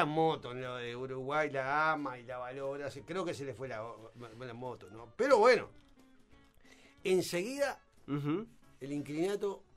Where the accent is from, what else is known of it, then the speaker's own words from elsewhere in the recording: Cuba; Ah, yo soy cubano.